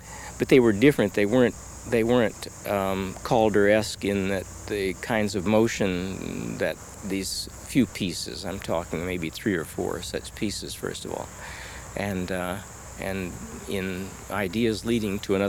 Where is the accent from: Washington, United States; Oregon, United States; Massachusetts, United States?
Oregon, United States; I went to the University of Oregon, going to my home state school